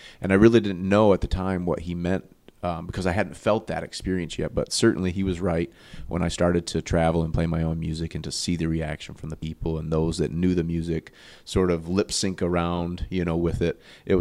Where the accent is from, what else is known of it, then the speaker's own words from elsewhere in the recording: Lansing, Michigan, United States; also born or lived in Sarasota, Florida; Well, I am I'm a Lansing native, but I was born and raised in Sarasota, Florida. I guess I would say I'm a product of the Lansing School District.